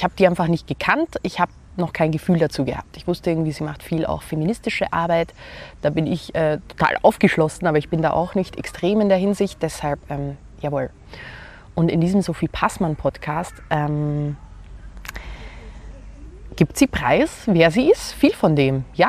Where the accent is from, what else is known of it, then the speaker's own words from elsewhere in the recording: Bavaria, Germany; accent: Viennese; also born or lived in Vienna, Austria; Ihr hört meinen wienerischen Akzent. Ich bin gebürtige Wienerin, bin aber seit meinem vierten Lebensjahr in Oberbayern und unter anderem am bayerischen Dorf großgewachsen.